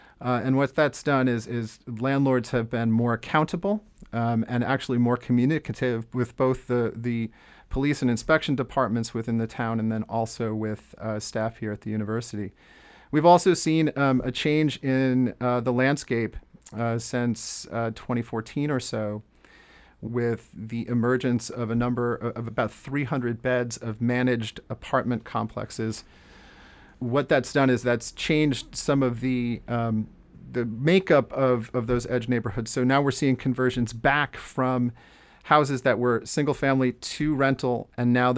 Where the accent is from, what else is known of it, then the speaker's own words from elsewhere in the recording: New Jersey, United States; now in Amherst, United States; Well, I grew up on the Jersey Shore, so it's very similar to winter on the Jersey Shore, I think, in a way.